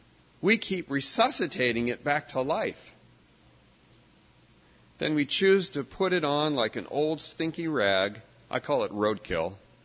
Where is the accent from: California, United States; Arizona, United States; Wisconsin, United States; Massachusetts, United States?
California, United States; Los Angeles; I'm originally from Los Angeles